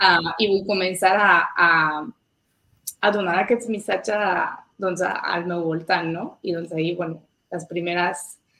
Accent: France; Catalan is a second language; also born or lived in Mexico; Jo soc francesa, vaig viure a Mèxic 5 anys i vaig tornar més o menys fa 5 anys.

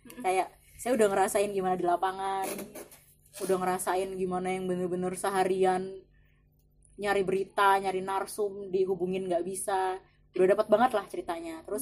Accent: Yogyakarta, Special Region of Yogyakarta, Indonesia; saya kecilnya itu di Jogja. Jadi saya kecilnya di Jogja, TK sama SD sempat di Jogja. Jadi Jogja itu kebetulan eyang saya kan emang orang bagian dari keraton ya.

